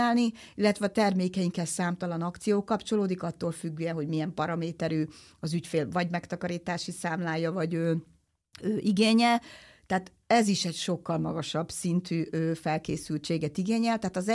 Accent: Budapest, Hungary; én budapesti vagyok

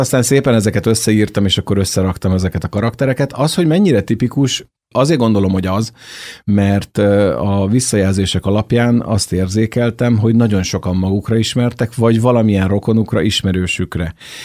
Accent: Hajdúdorog, Hajdú-Bihar, Hungary; meg hát én is Hajdúdorogról származom, és ott élnek ilyen emberek

